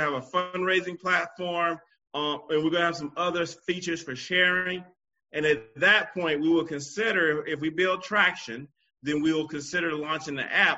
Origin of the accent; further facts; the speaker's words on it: South Carolina, United States; I'm from the old school. You know, I'm from South Carolina.